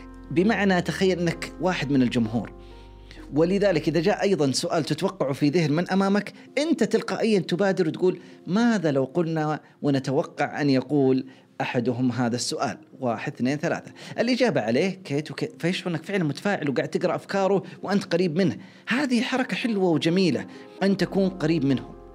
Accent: Saudi Arabia; مثلا عندنا في السعودية

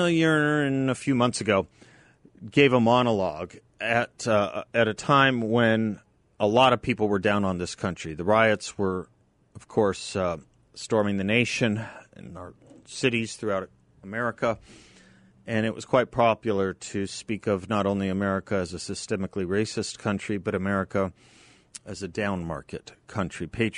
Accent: United States; I will not kneel and I will not apologize for being an American.

